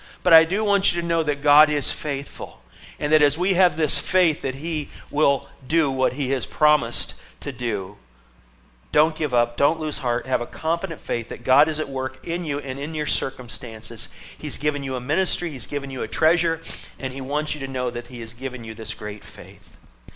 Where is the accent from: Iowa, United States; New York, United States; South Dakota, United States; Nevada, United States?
Iowa, United States; Des Moines; I remember as a child growing up in Des Moines, Iowa